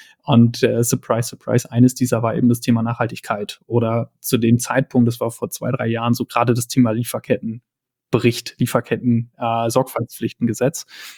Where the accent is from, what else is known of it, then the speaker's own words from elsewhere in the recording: Löhne, North Rhine-Westphalia, Germany; Löhne bis zum Abi.